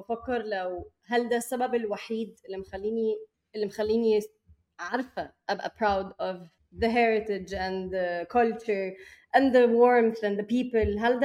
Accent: Egypt; أنا طول حياتي عايشة في مصر, فما كانش عندي التخبط يعني طول حياتي أحس أنا مصرية تمام أوكي.

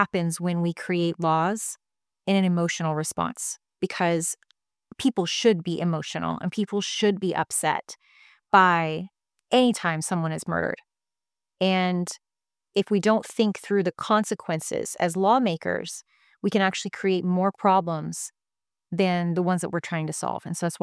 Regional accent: Kansas, United States; I'm from Kansas, so we say the law anytime we're talking about law enforcement or the cops or a sheriff or anything like that.

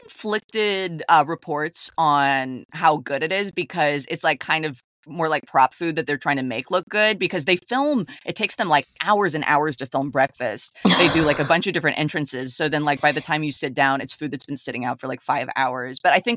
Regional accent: United States; I mean, it might not be as good as a British boiled egg dish, but I think Americans, we can do a good egg.

